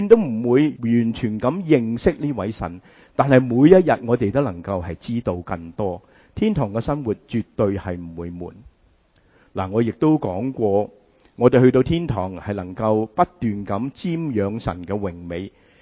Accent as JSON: {"language": "Chinese", "country": "United States", "said": "我们美国人这么喜欢吃快餐"}